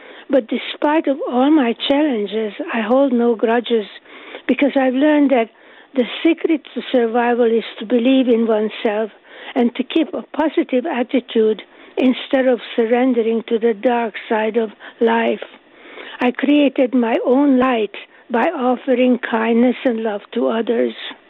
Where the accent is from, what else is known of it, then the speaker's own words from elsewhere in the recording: Budapest, Hungary; born there; English is a second language; Well, I was born in Budapest, Hungary, in the 30s, and from very loving parents.